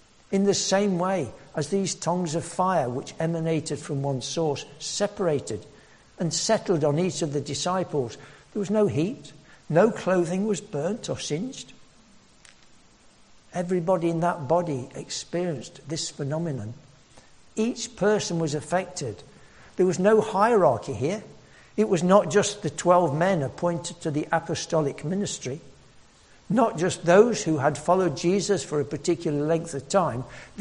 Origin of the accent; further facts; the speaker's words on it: East Midlands, United Kingdom; I was born and brought up in Nottinghamshire, and for a time we lived next door in Nottinghamshire to my father's mother